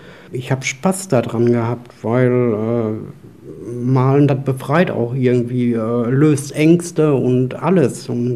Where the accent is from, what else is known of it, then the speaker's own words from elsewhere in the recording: Dorsten, North Rhine-Westphalia, Germany; born there; now in Hamm, Germany; ich bin gebürtig aus Dorsten, wohne seit 7 Jahren hier in Hamm